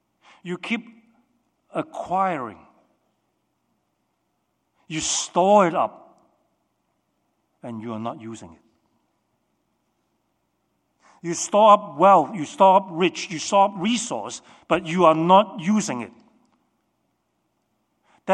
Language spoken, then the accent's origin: English; Hong Kong; I grew up in Hong Kong.